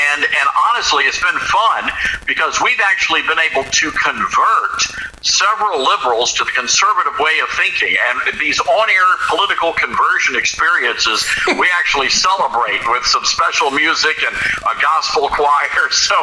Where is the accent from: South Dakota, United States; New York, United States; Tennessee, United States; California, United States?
Tennessee, United States; Memphis; And Tom, now I'm back home in my home town. I returned back to Memphis and I bought the News Talk radio station here.